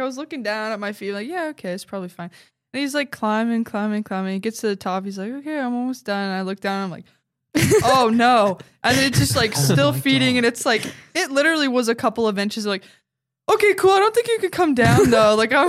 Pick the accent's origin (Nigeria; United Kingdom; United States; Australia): United States; Bend, Oregon; I do. I'm from Bend.